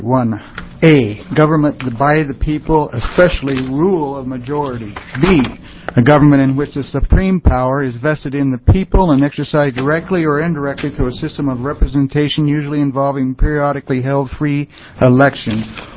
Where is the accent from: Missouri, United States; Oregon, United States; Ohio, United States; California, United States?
Oregon, United States; St. Helens; St. Helens, Oregon, but I was working in Rainier